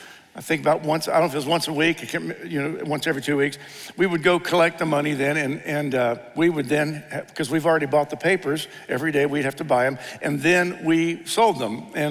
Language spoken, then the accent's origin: English; Dayton, Ohio, United States; The Dayton Daily News, I grew up in Dayton, Ohio, and the Dayton Daily News would drop off papers at a certain location in the community